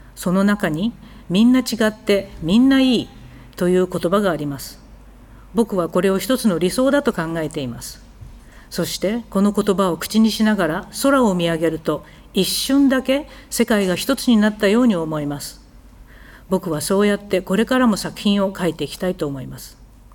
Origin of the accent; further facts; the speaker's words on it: Yokohama, Kanagawa, Japan; born there; moved away as an adult; 僕は1972年に横浜に生まれました。慶応大学を卒業後、1996年にベルリンに来ました。それ以来、11年ほど暮らしました。